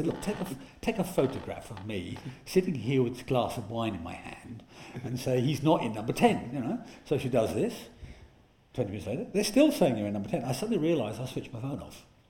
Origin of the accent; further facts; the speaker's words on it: Yorkshire and the Humber, United Kingdom; I speak as a Yorkshireman